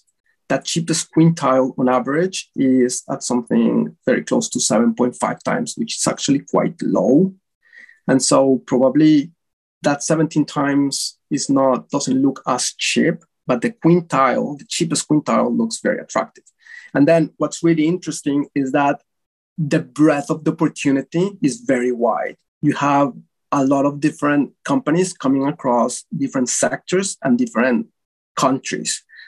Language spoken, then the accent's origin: English; Bogotá, Colombia; From Bogota.